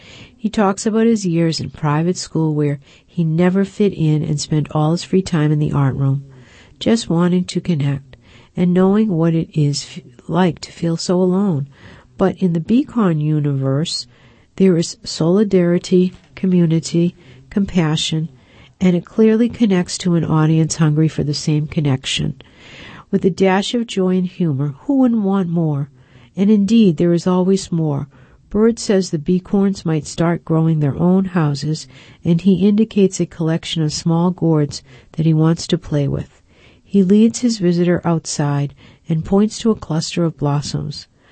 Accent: Hancock, New Hampshire, United States; Along the cattail edge of Kempner Meadow in my hometown of Hancock, New Hampshire, I follow a straight line of tracks.

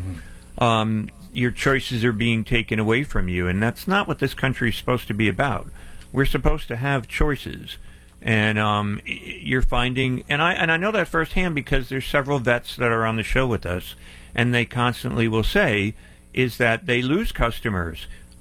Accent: Pennsylvania, United States; and I miss those times of growing up in Pennsylvania where, you know, I can go fishing and hiking and so on and so forth.

